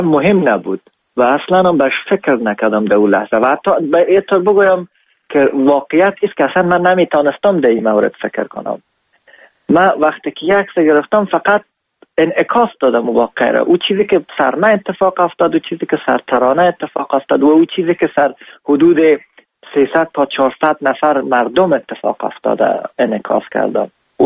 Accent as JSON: {"language": "Persian", "country": "Afghanistan", "said": "خوشحال هستم از اینکه من افغان هستم"}